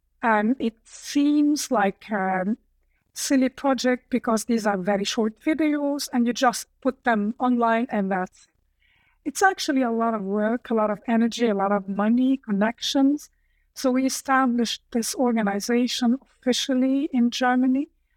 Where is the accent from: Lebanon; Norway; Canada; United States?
Lebanon; also born or lived in Europe; I grew up in Lebanon. My mom's Lebanese and my father is from Damascus. And I spent most of my life in the Middle East. I lived through many wars.